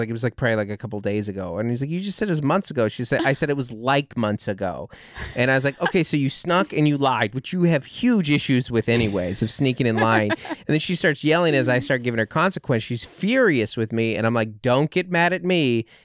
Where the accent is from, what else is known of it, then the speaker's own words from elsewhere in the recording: Kodiak, Alaska, United States; I got a job offer in my hometown of Kodiak, Alaska